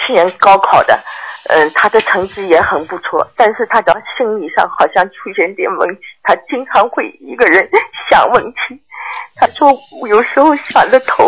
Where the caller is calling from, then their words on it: Melbourne, Victoria, Australia; 我是墨尔本的。